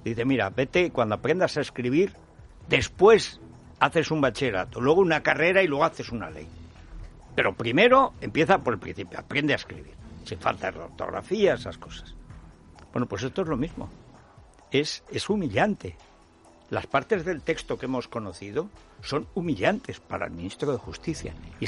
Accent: Aragon, Spain; un timo que se hacía en la parte de mi pueblo, en todos los montes, la Sierra Albarracín

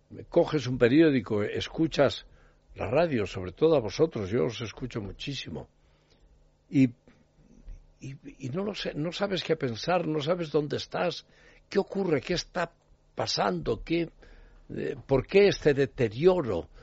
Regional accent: Spain; en mi país, que es España

